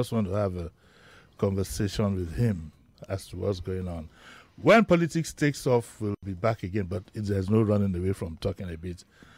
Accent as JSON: {"language": "English", "region": "Lagos", "country": "Nigeria", "said": "At that time, I was more or less a practicing Muslim. He's from Delta. I'm from Lagos."}